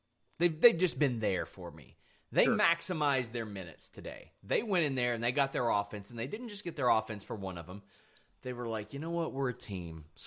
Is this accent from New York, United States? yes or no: no; Kentucky, United States; I'm from Kentucky, so a lot of people think that I like country music.